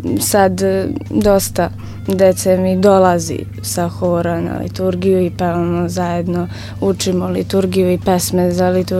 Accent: Kragujevac, Šumadija and Western Serbia, Serbia; kod nas u Kragujevcu, sa 3 godine

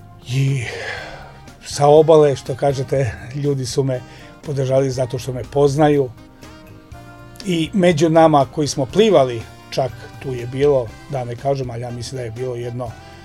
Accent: Gornja Trnava, Šumadija, Serbia; ja sam ovde Kragujevčanin, rođen sam u Gornjoj Trnavi, tačnije, inače za u Kragujevcu živim, tu mi je porodica moja, moji sinovi, moji unuci

